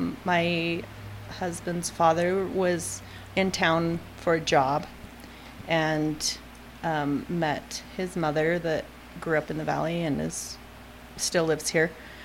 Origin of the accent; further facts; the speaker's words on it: Afton, Wyoming, United States; Yeah, for the short minute that we were building, we lived in Afton. I grew up in Afton.